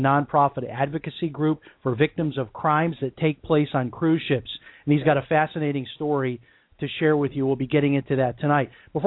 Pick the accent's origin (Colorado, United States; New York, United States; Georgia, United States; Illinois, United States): Illinois, United States; Chicago; now in Palm Coast, United States; I had the opportunity to meet up with my high school band director from when I grew up in Chicago.